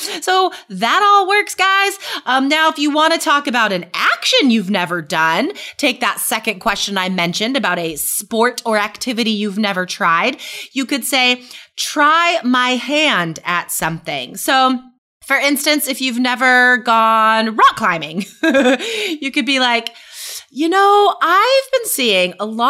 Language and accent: English; West Coast, United States; Yeah, I'm biased. I grew up on the West Coast, but whatever.